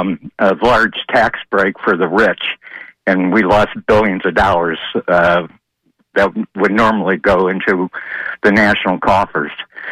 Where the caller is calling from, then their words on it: Largo, Florida, United States; Yeah, this is … from Largo.